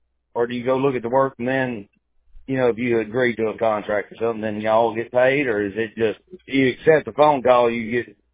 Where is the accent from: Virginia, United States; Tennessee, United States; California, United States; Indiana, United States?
Tennessee, United States; born there; I was born in Tennessee.